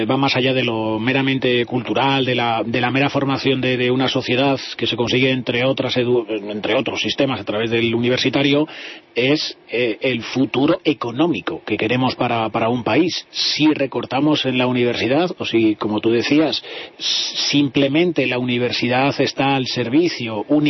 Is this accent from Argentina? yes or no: no; Spain; que nosotros todos como españoles hemos aportado para esa formación